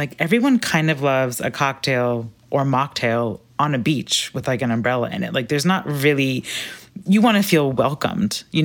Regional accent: Berlin, Germany; I grew up in Berlin.

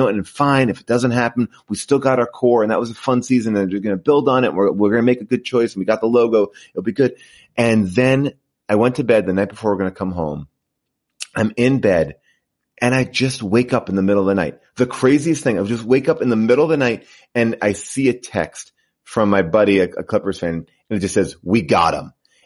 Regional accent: New York City, New York, United States; You know, I grew up in New York City, and my dad had a store in the Bronx.

